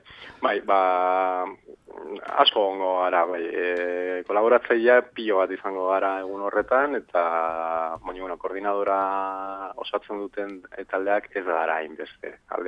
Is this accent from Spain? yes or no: yes; San Sebastián, Basque Country, Spain; nire Donostikoa naiz